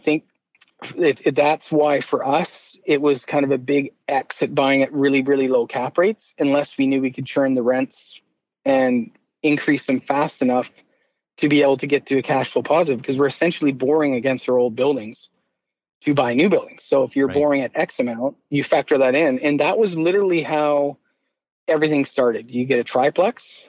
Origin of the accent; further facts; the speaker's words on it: Southwest, United States; I'm from the Southwest. So you don't have that local bias, which can help.